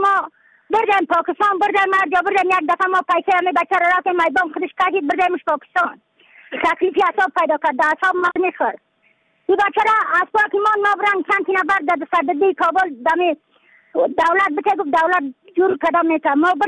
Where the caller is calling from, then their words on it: Badakhshan, Afghanistan; از بدخشان هستم، مرکز بدخشان، رسوالی اکلی پایان، قیره وینگ،